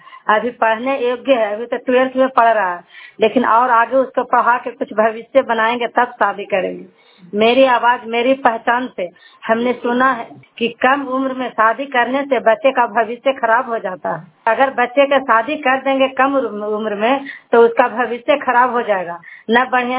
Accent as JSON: {"language": "Hindi", "town": "Indore", "region": "Madhya Pradesh", "country": "India", "said": "इंदौर के रहने वाली हूँ।"}